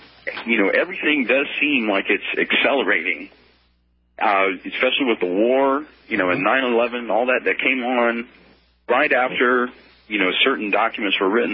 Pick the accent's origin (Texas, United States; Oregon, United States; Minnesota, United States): Texas, United States; Even, you know, my family, we're from Central Texas, and we're very conservative.